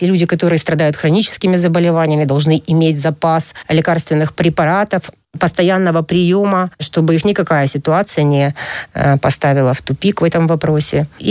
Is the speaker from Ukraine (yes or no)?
yes; Crimea, Ukraine; Мы крымчане.